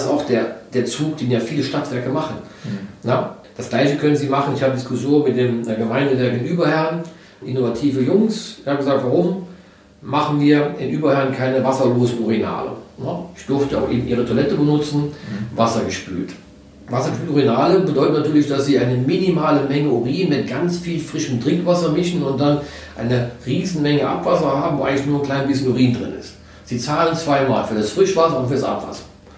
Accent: Saarland, Germany; born there; der mir als Saarländer, als geborener Saarländer sehr am Herzen liegt.

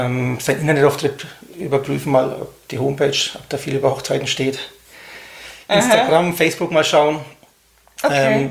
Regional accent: Höchstadt, Bavaria, Germany; Ich komme aus Höchstadt. Das liegt bei Nürnberg, genauer gesagt zwischen Bamberg und Erlangen.

